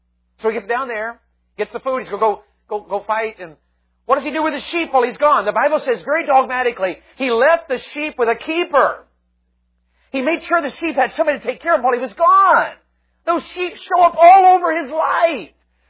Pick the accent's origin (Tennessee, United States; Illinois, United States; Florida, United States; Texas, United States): Tennessee, United States; we're mountain people from Tennessee. That's how we are up there.